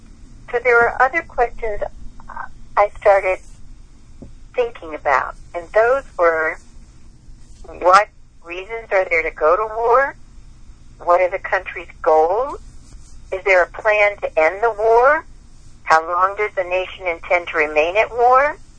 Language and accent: English; Washington, District of Columbia, United States; Well, I was born and reared in Washington, D.C., and I was enthralled from a very early age with history.